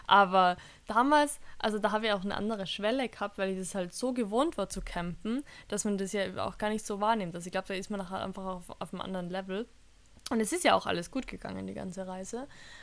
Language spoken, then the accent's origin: German; Austria; die Leute fragen, woher ich bin und ich sage, ich bin Österreicherin